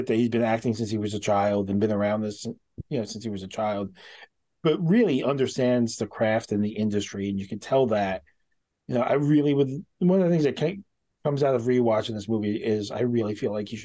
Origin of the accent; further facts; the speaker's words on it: New York, United States; I have failed as a New Yorker.